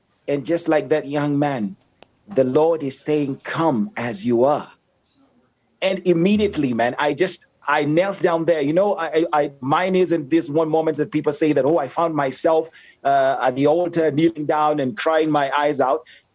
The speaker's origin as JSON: {"language": "English", "region": "Nairobi", "country": "Kenya", "tie": "born or raised there", "said": "is originally from Nairobi, Kenya, born, bred here."}